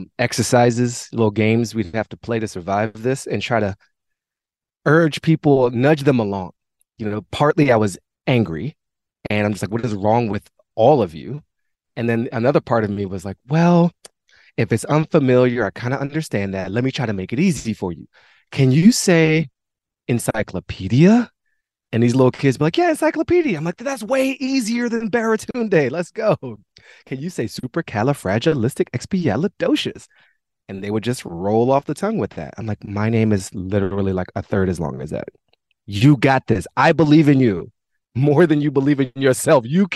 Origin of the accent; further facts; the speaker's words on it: Washington, District of Columbia, United States; I grew up in Mount Pleasant in a great neighborhood in Washington, D.C. It was heavily Black and Latine and some white people in certain parts of the neighborhood.